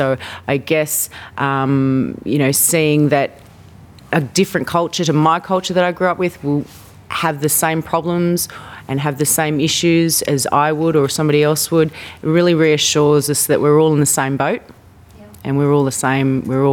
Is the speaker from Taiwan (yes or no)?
yes; Taiwan; But I'm actually from Taiwan. My parents, my mum's from Taiwan and my dad's Australian. So I have a Chinese background, an Asian background